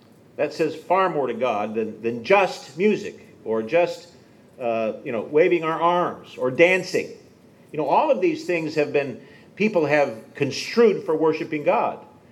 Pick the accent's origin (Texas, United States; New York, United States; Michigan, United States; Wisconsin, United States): Michigan, United States; Detroit; I grew up in Detroit. Motown was my music of choice growing up.